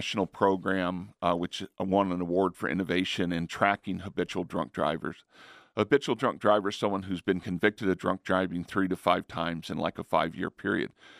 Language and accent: English; New Mexico, United States; moved away as an adult; No, I'm originally from New Mexico, came here 12 years ago.